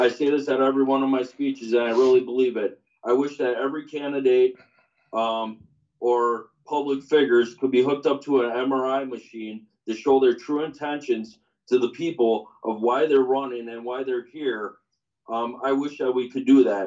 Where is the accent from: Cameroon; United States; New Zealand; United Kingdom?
United States; Milwaukee, Wisconsin; I grew up in the Milwaukee area in an 800-square-foot house.